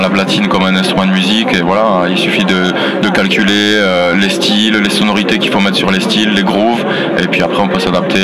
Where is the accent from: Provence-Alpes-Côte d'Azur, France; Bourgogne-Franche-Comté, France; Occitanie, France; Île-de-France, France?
Occitanie, France; Toulouse; je viens de Toulouse, vraiment natif toulousain.